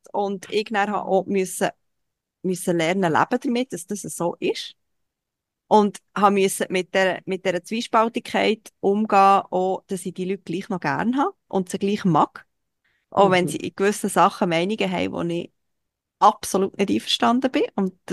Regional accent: Switzerland; für mich als Schweizerin

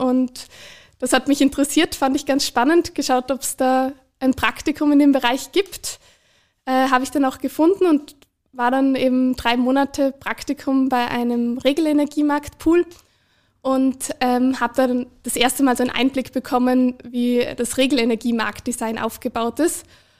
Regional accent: Vorarlberg, Austria; Genau, also ich komme ja auch ursprünglich aus Vorarlberg

